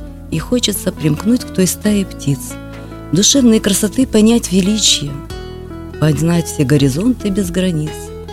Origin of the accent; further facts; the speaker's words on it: Gomel, Gomel Region, Belarus; moved away; Город я, Гомель я очень люблю. Так как вот я, ты уже говорил, что я в семье военнослужащих. Мы на долгое время уехали из Гомеля на Дальний Восток, колесили там по разным городам. И я всегда мечтала вернуться назад.